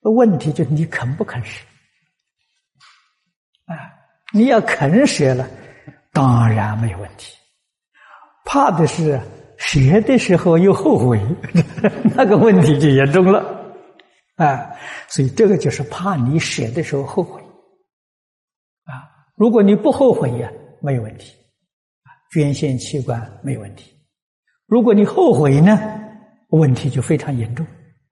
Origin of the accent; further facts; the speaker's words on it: China; 呼吸停止了，我们中国人讲灵魂呢，走了没了？